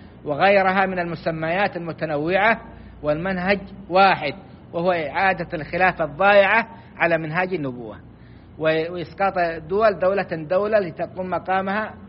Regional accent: Saudi Arabia; بلادنا السعودية

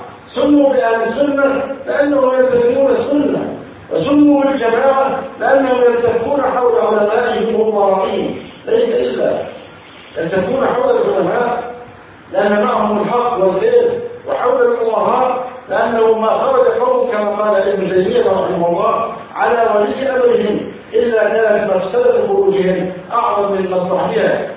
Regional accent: Egypt; أن يحفظ بلدنا مصر

